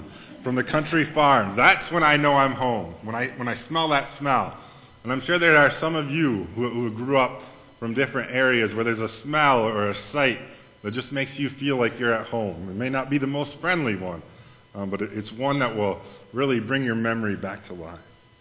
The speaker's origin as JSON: {"language": "English", "town": "Watertown", "region": "Wisconsin", "country": "United States", "tie": "born or raised there", "moved": "as an adult", "said": "It is 872 miles from Bethlehem, Pennsylvania, to my hometown, Watertown, Wisconsin."}